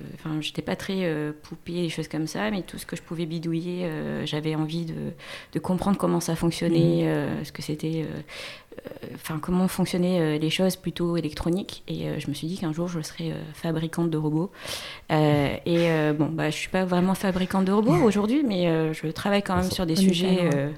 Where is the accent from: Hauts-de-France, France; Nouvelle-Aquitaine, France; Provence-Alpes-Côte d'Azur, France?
Provence-Alpes-Côte d'Azur, France; Marseille; Alors, déjà là-bas, je suis marseillaise. Je sais, ça ne s'entend pas, mais marseillaise, j'ai grandi à Marseille.